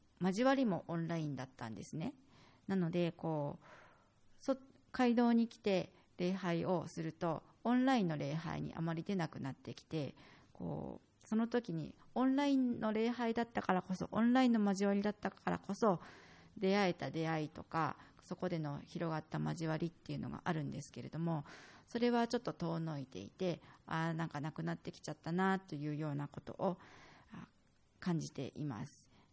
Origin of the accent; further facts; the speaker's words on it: Kanagawa, Japan; also born or lived in Matsumoto, Japan; 私自身は神奈川県出身なんですけれども、私の両親は長野県出身なので、親戚のほとんどがその周辺に住んでいます。